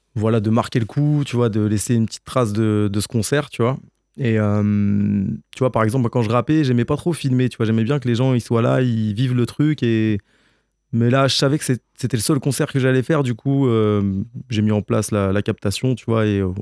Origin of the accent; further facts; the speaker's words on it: Le Havre, Normandy, France; je suis venu m'installer dans les Cévennes. Et comme tu le disais, à la base, je viens du Havre. Et voilà, maintenant, je suis pas très loin de Nîmes.